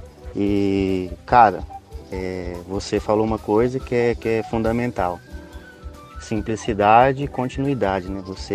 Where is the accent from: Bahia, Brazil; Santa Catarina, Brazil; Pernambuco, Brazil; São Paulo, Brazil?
São Paulo, Brazil; Campinas; sou de Campinas, trabalho com móveis